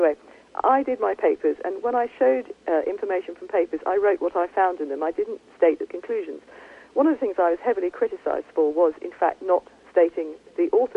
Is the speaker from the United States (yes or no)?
no; Ireland; But I'm Irish, and so we understand about the downtrodden.